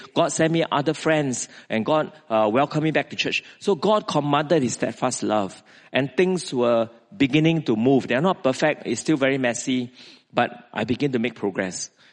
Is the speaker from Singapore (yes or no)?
yes; Singapore; And many of them are Christians from Malaysia. And I'm a Christian from Singapore.